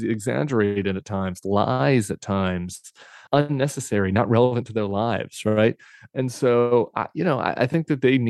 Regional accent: Colorado, United States; I came from Colorado. I lived in the suburbs and am gay, right?

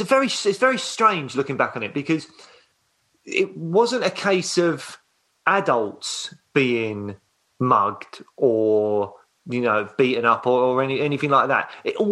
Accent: Peckham, London, United Kingdom; born or raised there

